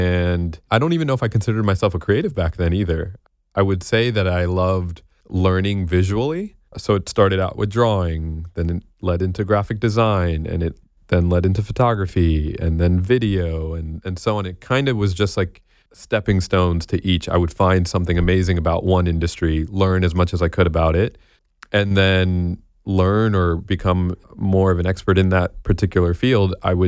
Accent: Florida, United States; now in Los Angeles, United States; A couple FL boys.

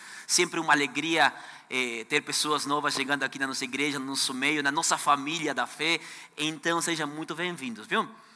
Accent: Argentina; Portuguese is a second language; now in Brazil; Esse rapaz, esse cara, é porque sou argentino, tá bom? Sou argentino, com minha esposa Suzy, com nossas filhas aqui. E o Joel acabou de sair. Nós somos argentinos. Estamos aqui na igreja faz 10 anos quase, né?

